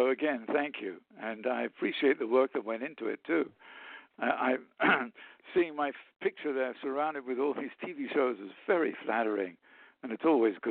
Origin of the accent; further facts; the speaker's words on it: United Kingdom; moved away; And it was much easier to get into Canada, being a British subject. So I chose to go to Canada first, and that was, a walk in the park getting in.